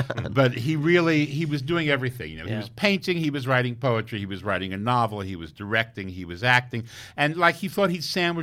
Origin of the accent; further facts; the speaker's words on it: Paterson, New Jersey, United States; Allen Ginsberg is from my hometown, Paterson, New Jersey, and my father and his father were friendly.